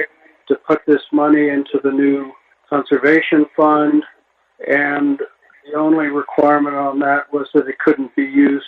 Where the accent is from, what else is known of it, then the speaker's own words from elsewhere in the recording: East Coast, United States; now in Idaho, United States; Been living in Idaho for 56 years. I grew up on the East Coast.